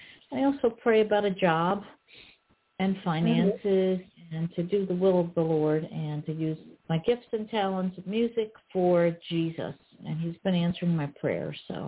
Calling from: New Jersey, United States; I'm calling from New Jersey.

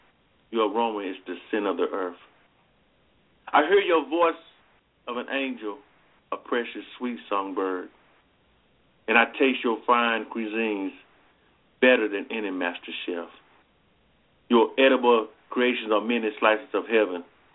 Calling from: Alabama, United States; again from Alabama.

